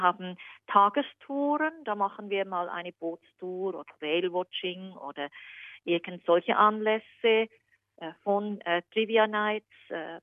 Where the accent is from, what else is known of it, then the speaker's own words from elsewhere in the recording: Switzerland; ich gehe auch Jassen als Schweizerin. Das ist das typische Kartenspiel.